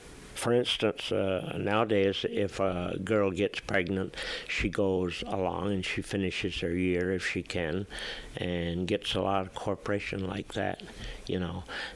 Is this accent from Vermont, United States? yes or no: yes; East Warren, Vermont, United States; I was raised up there in East Warren by Blueberry Lake, and my parents didn't have any automobile.